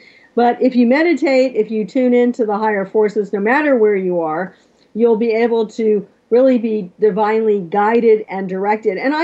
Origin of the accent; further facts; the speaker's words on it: Florida, United States; I grew up in Florida, for example